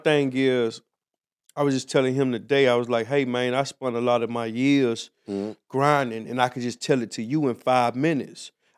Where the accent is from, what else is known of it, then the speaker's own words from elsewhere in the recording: Miami, Florida, United States; Miami, Florida.